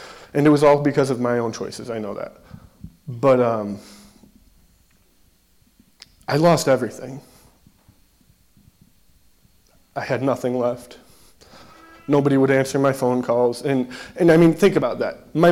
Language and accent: English; Trumansburg, New York, United States; I grew up in Trumansburg. I'm 23 years old